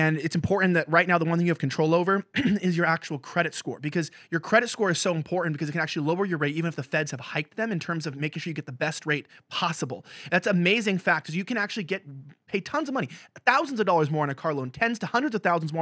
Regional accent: United States; I'm an American. Geography is not my strong point.

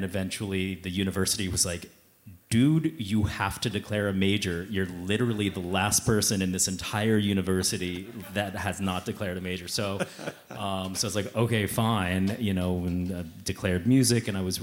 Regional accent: Bala Cynwyd, Pennsylvania, United States; I did. I grew up in Ballachinwood, and this is kind of where I started my musical journey.

